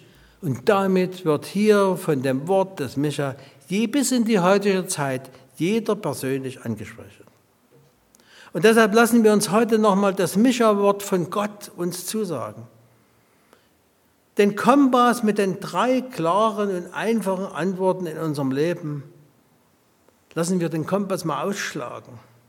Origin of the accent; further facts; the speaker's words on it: Chemnitz, Saxony, Germany; Und um dass wir als Chemnitzer dort eine Rolle spielen bei der Grundgesetzfeier